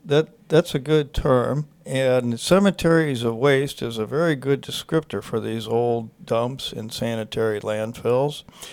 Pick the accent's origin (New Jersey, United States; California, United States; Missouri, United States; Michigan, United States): Missouri, United States; I grew up in South St. Louis County.